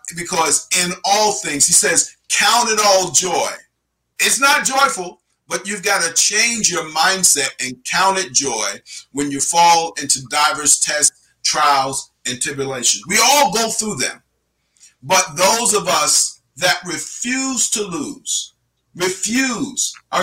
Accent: Brooklyn, New York, United States; he's a manager of a Starbucks there in Brooklyn, New York, my hometown, and is doing a very good job.

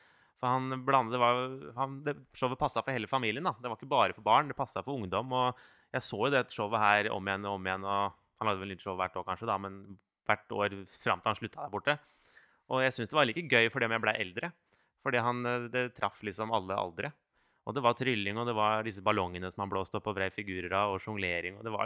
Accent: Notodden, Vestfold og Telemark, Norway; for jeg er fra Notodden, som er sånn ikke veldig stort sted. 15 000 innbyggere eller noe.

